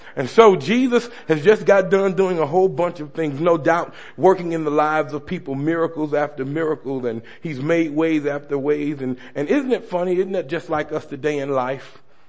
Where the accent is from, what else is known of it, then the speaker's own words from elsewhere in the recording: East St. Louis, Illinois, United States; And then growing up in East St. Louis, the pastor asked me to talk a little bit about the ministry